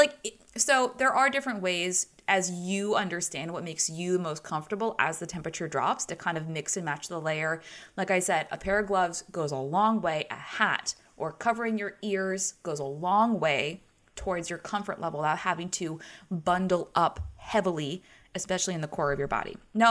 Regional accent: United States; That's kind of where, as an American and our Fahrenheit system

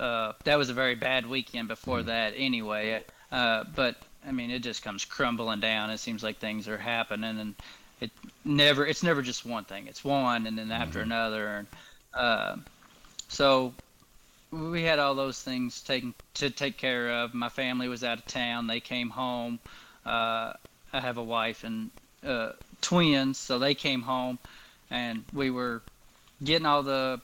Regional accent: Bardstown, Kentucky, United States; I'm from Central Kentucky. Yep. Grew up in Bardstown, and I'm still pretty close to it.

